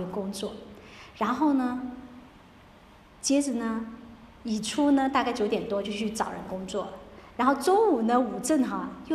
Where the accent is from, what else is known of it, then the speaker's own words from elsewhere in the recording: China; 就像如果我们中国人说多劳多得，少做就少得，不做就不得的话